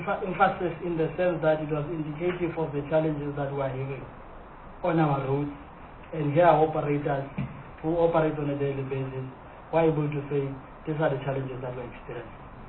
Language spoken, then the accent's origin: English; Free State, South Africa; Because originally, I'm a rural boy, like other members here. And originally, I come from the Free State, even though I came here with the housing ticket. So I still have soft spot for Free State.